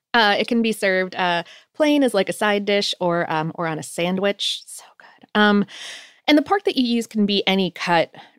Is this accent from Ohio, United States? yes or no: yes; Ohio, United States; born there; also born or lived in Poconos